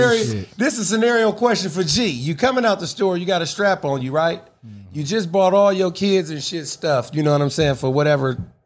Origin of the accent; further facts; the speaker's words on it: Oakland, California, United States; I'm from Oakland. What you think?